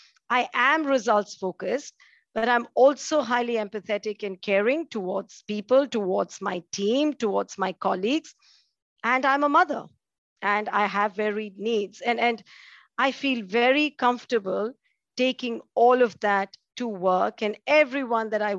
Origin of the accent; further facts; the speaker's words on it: India; growing up in India, in a middle-class background, I grew up in a very middle-class background.